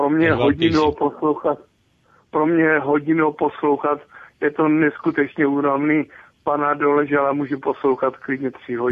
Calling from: Blansko, South Moravian Region, Czechia; z Blanska

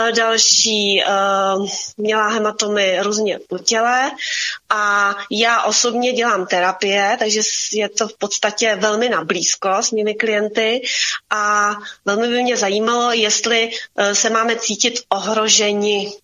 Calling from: Beroun, Central Bohemian Region, Czechia; jsem od Berouna

